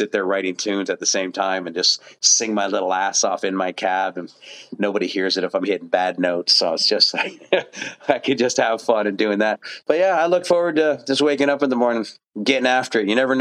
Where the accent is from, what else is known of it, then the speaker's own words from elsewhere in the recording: Kitchener-Waterloo, Ontario, Canada; I'm just glad to connect with a few people from my hometown of Kitchener-Waterloo.